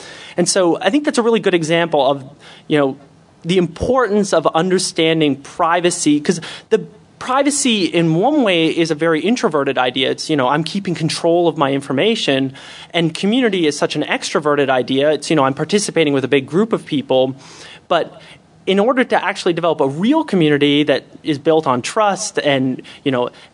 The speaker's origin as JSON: {"language": "English", "country": "Canada", "said": "I'm not even sure if they have this in Canada. I'm from Canada."}